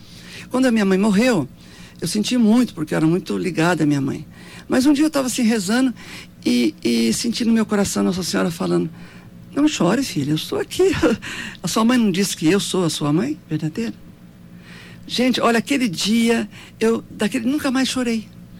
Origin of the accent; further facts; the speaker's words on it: Campina Verde, Minas Gerais, Brazil; born there; Não. Eu nasci numa cidade chamada Campina Verde.